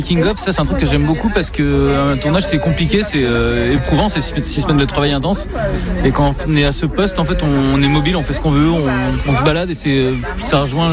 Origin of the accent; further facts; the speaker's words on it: Cherbourg, Normandy, France; now in Paris, France; je suis né à Cherbourg, j'ai grandi à l'école de voile de Cherbourg